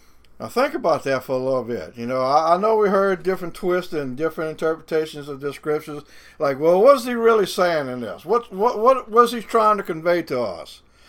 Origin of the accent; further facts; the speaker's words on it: Louisiana, United States; accent: Cajun; I know my Cajun accent is a little bit funny